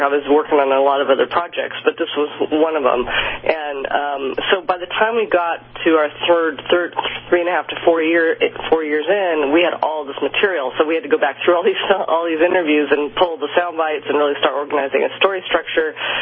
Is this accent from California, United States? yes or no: yes; Burbank, California, United States; Yeah, I grew up in Burbank, California, because my dad worked at the Disney studio